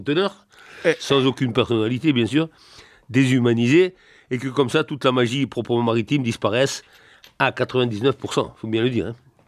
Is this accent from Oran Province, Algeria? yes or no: yes; Oran, Oran Province, Algeria; Je suis né à Oran, qui, comme chacun le sait, est un grand port de l'Algérie, côté un peu ouest plutôt. Et dès mon enfance, j'allais pas mal, c'est-à-dire très souvent, traîner sur le port.